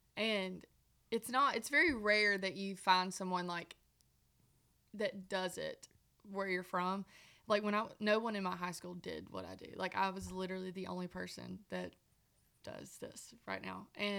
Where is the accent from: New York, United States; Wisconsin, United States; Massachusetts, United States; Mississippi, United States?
Mississippi, United States; But growing up in Mississippi really was special to me. Like hunting and fishing and just loving every day.